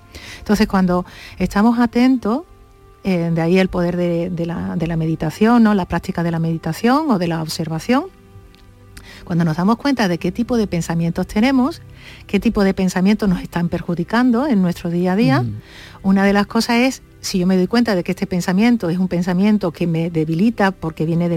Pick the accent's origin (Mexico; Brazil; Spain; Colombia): Spain; Andalusia; yo lo digo porque como soy andaluza me sale así.